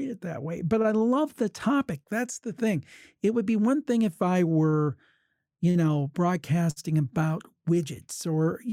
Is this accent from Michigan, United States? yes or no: no; Ohio, United States; My family was originally from West Virginia. I grew up in Ohio. I was born and raised in Ohio.